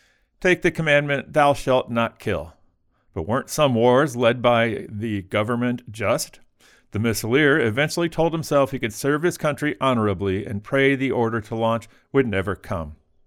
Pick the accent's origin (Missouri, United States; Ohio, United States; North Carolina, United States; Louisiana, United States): Missouri, United States; St. Louis; moved away as an adult; now in Colorado, United States; I grew up in St. Louis. I moved west to Colorado during the pandemic